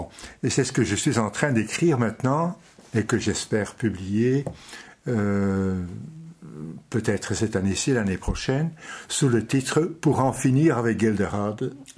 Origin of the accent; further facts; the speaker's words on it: Nieuwpoort, West Flanders, Belgium; born there; Donc, je suis né à Nieuport, Nieuportville, ici. Pas Nieuport-Bain, mais Nieuport-Ville, dans la rue du Bateau, c'était Schepstraat à l'époque, les plaques étaient encore bilingues. Alors, dans une rue vraiment de pêcheurs